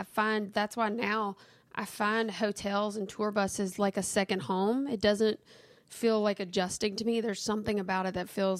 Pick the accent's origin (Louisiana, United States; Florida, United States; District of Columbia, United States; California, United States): Louisiana, United States; Kentwood; now in Hammond, United States; Yes, I'm from Kentwood, but I live in Hammond, Louisiana now.